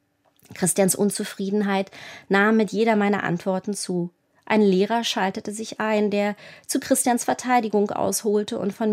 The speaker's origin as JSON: {"language": "German", "region": "East Germany", "country": "Germany", "said": "ob mir als Ostdeutsche diese israelische Mauer nicht furchtbar vorkäme."}